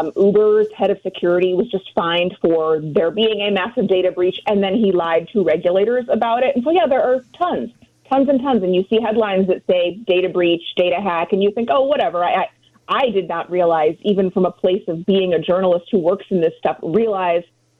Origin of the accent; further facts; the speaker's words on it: Wilmette, Illinois, United States; now in Los Angeles, United States; Yes. Born and raised in Wilmette.